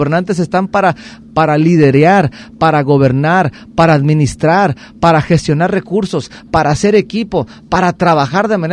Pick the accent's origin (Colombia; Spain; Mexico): Mexico; Tomatlán, Jalisco; now in Puerto Vallarta, Mexico; Yo soy de aquí, de Puerto Vallarta, vallartense de corazón. Soy originario de Tomatlán, Jalisco, pero ya tengo más de 37 años aquí viviendo.